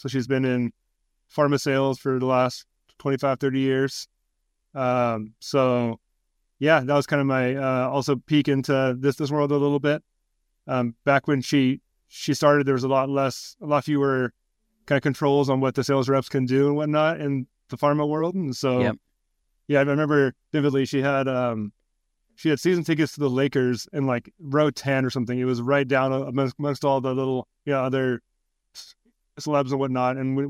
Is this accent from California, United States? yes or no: yes; Riverside, California, United States; Yeah, so I grew up in Riverside, California, about an hour inland from here in Orange County.